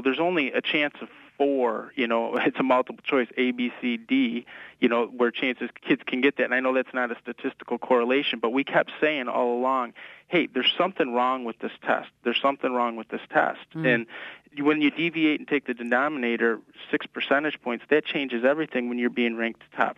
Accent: Oscoda, Michigan, United States; I'm from Oscoda. I went to school in Oscoda, and I've been in different places, but I'm back now.

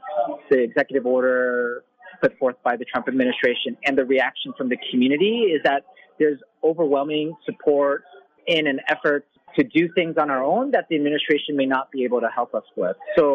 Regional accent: United States; it goes against those values, American values. And as an American, I don't accept that.

